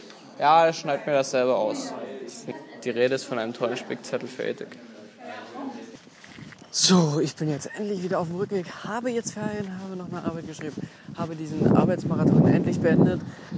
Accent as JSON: {"language": "German", "region": "East Germany", "country": "Germany", "said": "das kann ich sagen, weil ich komme aus dem Osten."}